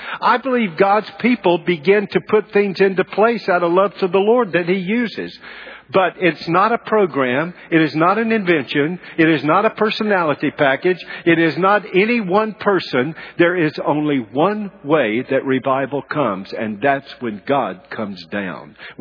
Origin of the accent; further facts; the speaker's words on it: North Carolina, United States; also born or lived in Alabama; Habakkuk, though, I'm from North Carolina and Alabama now.